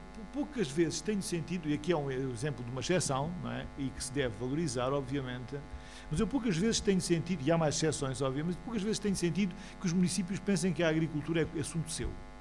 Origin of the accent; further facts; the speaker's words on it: Aljezur, Faro, Portugal; Eu sou de Aljur, portanto, também estou ligado aqui a esta terra e conheço isto, não é?